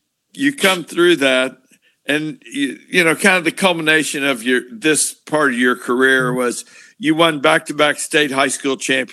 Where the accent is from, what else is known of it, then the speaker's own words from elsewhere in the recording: New Albany, United States; I'm being from New Albany, I was familiar with your age group